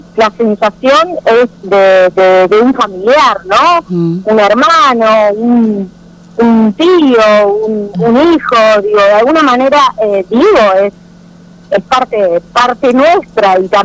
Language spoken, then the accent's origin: Spanish; Argentina; cómo somos los argentinos